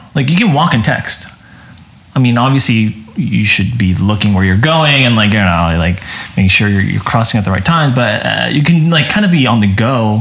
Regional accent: Torrance, California, United States; also born or lived in South Korea; I immigrated to Los Angeles, actually, when I was really young. So when I was six, I was born in Korea, and we moved to Torrance, California, which is in South Bay.

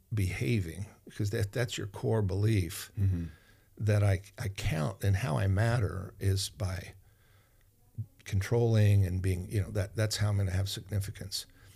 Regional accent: Mattoon, Illinois, United States; And all those farmers would come to my hometown, Mattoon, Illinois, to buy their tractor or their car

